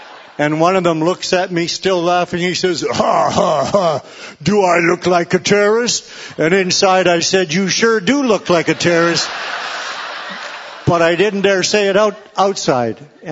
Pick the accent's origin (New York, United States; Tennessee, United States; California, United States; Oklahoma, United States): Oklahoma, United States; if they ever find out I'm a preacher from Oklahoma, I'm dead meat.